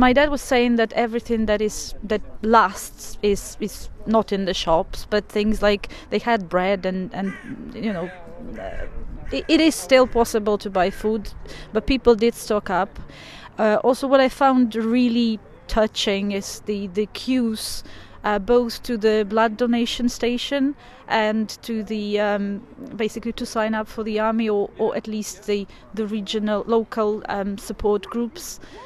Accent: Ukraine; now in Swansea, United Kingdom; I'm from Ukraine, and here in Swansea, I'm teaching at the university. I've been here for a long time already

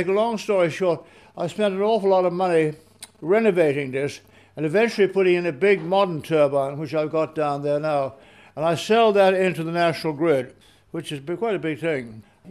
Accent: Limerick, Munster, Ireland; I was brought up in Limerick a lot because we had the foxhounds

